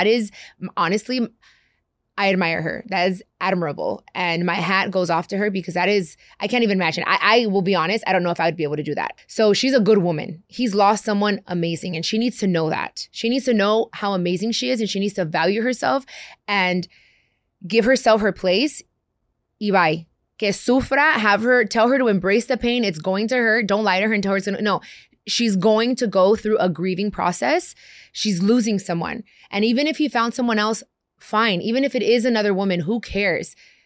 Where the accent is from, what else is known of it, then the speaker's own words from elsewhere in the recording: Long Beach, California, United States; also born or lived in Compton; Yes, I grew up in Long Beach and in Compton.